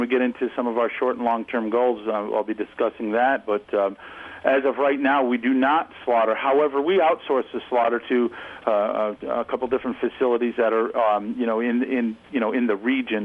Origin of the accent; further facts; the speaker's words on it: Sherburne, New York, United States; yeah, we're from Sherbourne, New York. My brother's not on the phone as of yet. I presume we're going to be talking about the meat aspect. But yeah, Sherbourne, New York, which is right in the heart of the state. I've pretty much been lived here my whole life